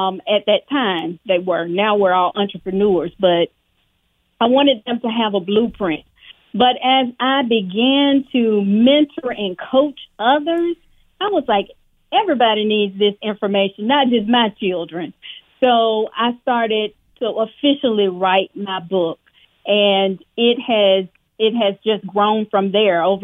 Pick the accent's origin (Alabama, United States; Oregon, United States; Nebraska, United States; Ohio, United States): Alabama, United States; Bessemer; I'm originally from Bessemer, Alabama. Most people don't know where that is, but it's right outside of Birmingham.